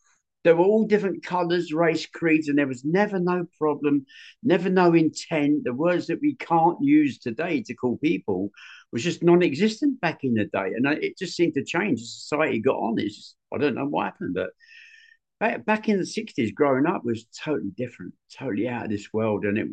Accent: London, United Kingdom; I come from London. That's where I was at, you know, and in London, it was different. I grew up in the 60s and the 70s

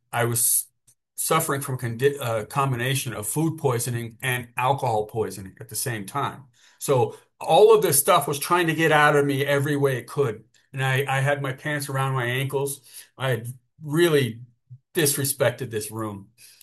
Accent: Texas, United States; I grew up in South Texas, a bunch of from white trash, basically.

